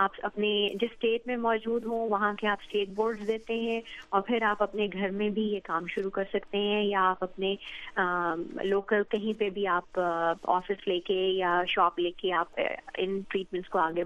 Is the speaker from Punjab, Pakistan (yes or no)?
yes; Lahore, Punjab, Pakistan; ہم لوگ پنجاب لاہور سے ہیں،